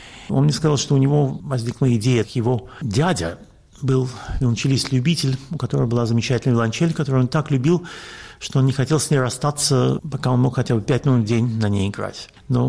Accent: Russia; moved away as an adult; also born or lived in Latvia / Saint Petersburg / Moscow / Israel; now in Europe; я сам лично космополит. Я родился в Латвии, я учился в Петербурге и в Москве, в России вырос. Потом я эмигрировал в Израиль, живу я в Европе уже больше 30 лет.

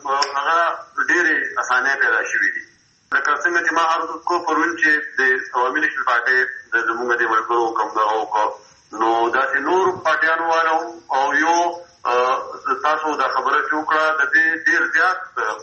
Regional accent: Mardan, Khyber Pakhtunkhwa, Pakistan; now in Peshawar, Pakistan; زه په پېښور کې مېشته یم او زه چې مردان ته تلم خپل کلي ته

